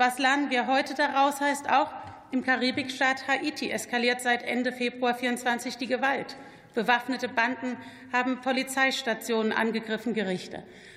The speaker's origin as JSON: {"language": "German", "region": "Rhineland-Palatinate", "country": "Germany", "tie": "born or raised there", "said": "Rheinland-Pfalz, mein Heimatland"}